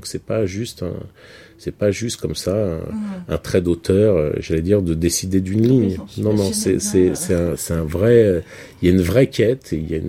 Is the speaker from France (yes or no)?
yes; Montigny-lès-Cormeilles, Île-de-France, France; moi j'ai grandi à Montigny-les-Cormeilles, à Argenteuil, j'ai grandi en banlieue. À 18 ans, je suis arrivé à Paris.